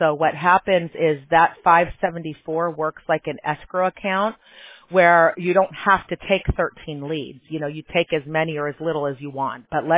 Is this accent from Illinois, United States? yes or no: yes; Chicago, Illinois, United States; I said, look, I grew up in Chicago. That's not freezing.